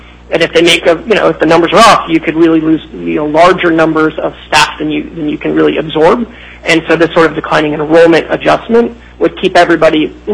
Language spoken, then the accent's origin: English; Denver, Colorado, United States; you know, we're from Colorado, Denver, and so I'll mention Colorado because it's just a system that it's on my mind